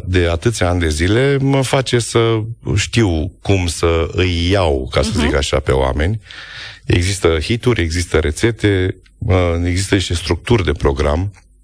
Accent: Iași, Iași County, Romania; now in Bucharest, Romania; Am fost în ultima vreme la Iași foarte des. Orașul meu natal, pe care îl iubesc enorm de mult.

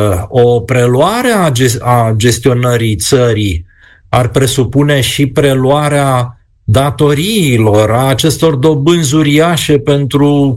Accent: Bucharest, Romania; born there; ca bucureștean din naștere.

